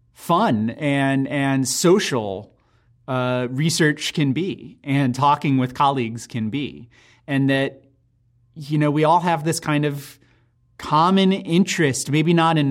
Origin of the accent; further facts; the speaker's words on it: St. Louis, Missouri, United States; I grew up in St. Louis, Missouri, and so Chicago was sort of the closest huge city that we would go to sometimes on vacation.